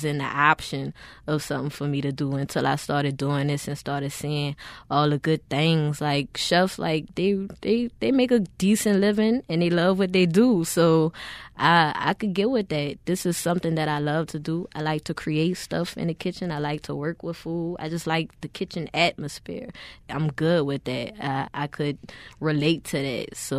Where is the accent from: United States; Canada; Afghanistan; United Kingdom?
United States; New Orleans, Louisiana; also born or lived in Texas, United States; Pretty much, I'm an uptown girl. Born and raised in New Orleans, 21 years. The only year that I left was for the hurricane, and that was to live in Texas, and then we immediately came back.